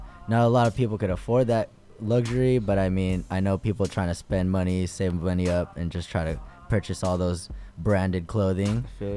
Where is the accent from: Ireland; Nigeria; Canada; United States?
United States; Daly City, California; now in Fairfield, United States; originally, I'm actually from Daly City, California.